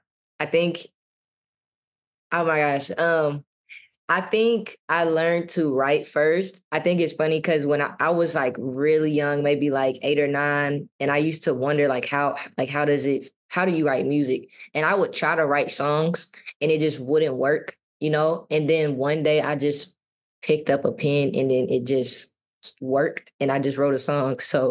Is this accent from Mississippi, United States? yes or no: yes; Mississippi, United States; well, I'm from Mississippi, obviously, so there's a lot of grass there.